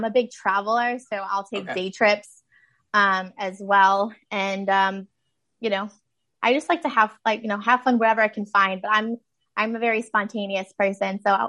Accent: Connecticut, United States; moved away as an adult; also born or lived in Atlanta; now in St. Petersburg, United States; So I grew up in Connecticut, and then I graduated from UConn, and I always wanted to move down south.

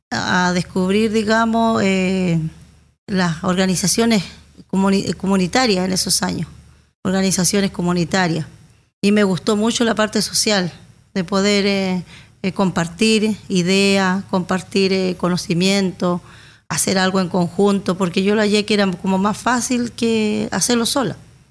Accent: Río Negro, Los Lagos, Chile; yo soy nacida y criada en el sector que se llama El Bolsón, Riachuelo, comuna de Río Negro. Yo estudié ahí en la escuela del sector

